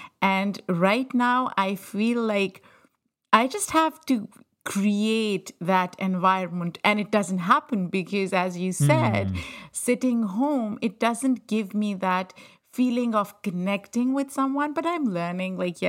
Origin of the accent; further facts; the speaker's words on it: Pakistan; I grew up in Pakistan